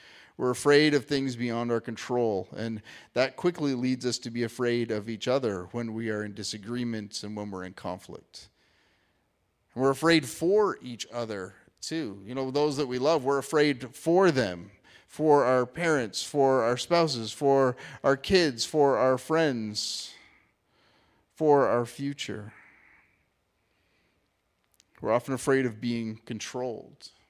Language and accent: English; United States; And I acknowledge this as American.